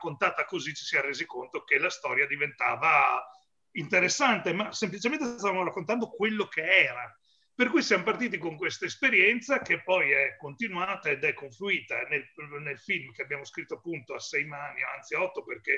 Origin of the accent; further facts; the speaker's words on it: Veneto, Italy; now in Bologna, Italy; ma io sono bolognese, veneto trasportato a Bologna da più di 20 anni